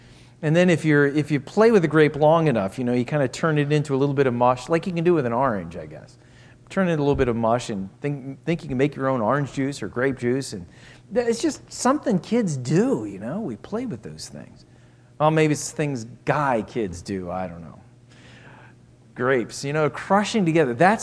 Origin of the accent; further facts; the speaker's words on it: United States; it's interesting as an American to go to those places